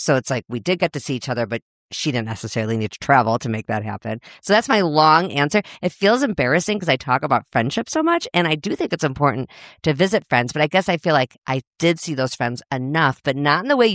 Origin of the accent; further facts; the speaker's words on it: Chicago, Illinois, United States; moved away as an adult; now in Minnesota, United States; We moved to Minnesota right around then. My husband, Brian, is from here. So this is not my hometown. My hometown is Chicago.